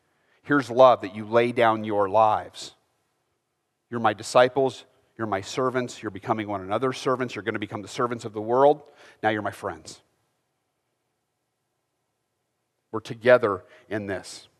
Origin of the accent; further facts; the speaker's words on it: United States; I needed to know him, and I'm an American, and so I said